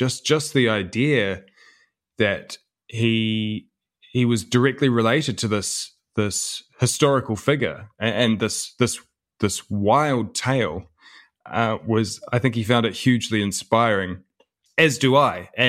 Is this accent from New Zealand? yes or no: yes; New Zealand; my father was born and raised in New Zealand, and so was I.